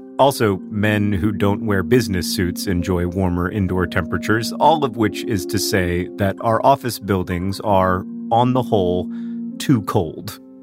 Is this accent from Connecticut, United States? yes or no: no; Orlando, Florida, United States; Like, I remember as a kid growing up in Orlando, Florida, I almost never needed a sweatshirt